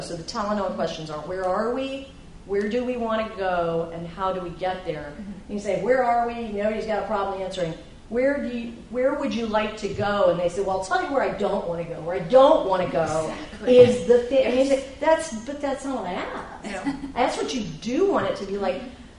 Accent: Kent, Ohio, United States; also born or lived in Cleveland; I grew up in Cleveland. I grew up in Kent, so 1970s, I'm old.

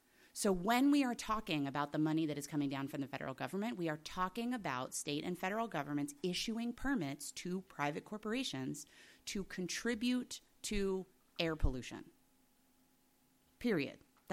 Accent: Louisiana, United States; I used to do advocacy with the U.S. State Department, and I was that woman from Louisiana, which is fine with me. If there's one identifier, I'll take Louisiana.

